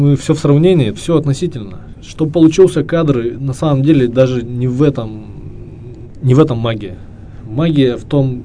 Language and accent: Russian; Kurgan, Kurgan Oblast, Russia; он переехал из маленького города, откуда я родом, из Кургана, в Екатеринбург.